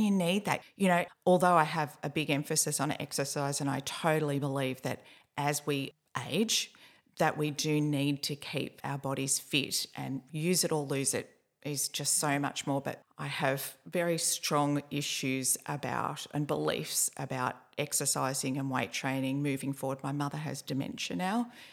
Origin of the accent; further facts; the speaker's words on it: Swan Hill, Victoria, Australia; also born or lived in Gold Coast; So he started off as a carpet layer in Swan Hill. We come from Swan Hill.